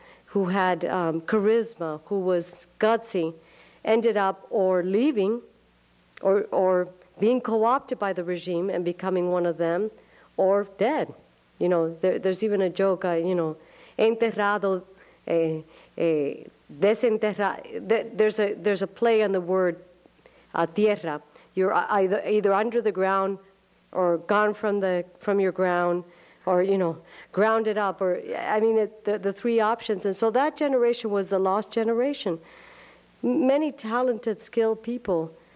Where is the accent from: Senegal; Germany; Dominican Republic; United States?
Dominican Republic; Oh, well, yes, I came from the Dominican Republic.